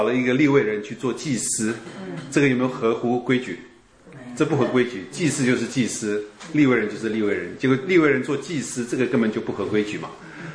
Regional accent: China; 我们中国人人多不多？土地大不大？

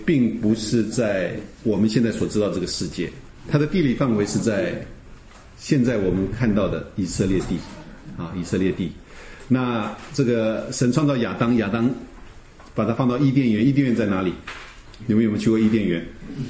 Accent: China; 以色列历史跟我们中国人有什么关系呢？跟我们中国人有没有关系？有关系。

